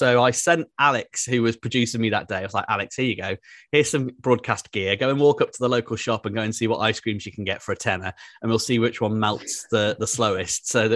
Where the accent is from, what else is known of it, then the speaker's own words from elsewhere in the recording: Birmingham, West Midlands, United Kingdom; also born or lived in Aberystwyth; I haven't always lived near the sea. In fact, I grew up in Birmingham, probably as far from the sea as you could get in the UK.